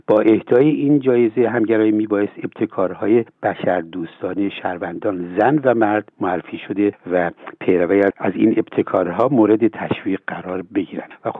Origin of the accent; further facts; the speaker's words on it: Iran; به عنوان یک ایرانی اول زبانتون یاد بگیرین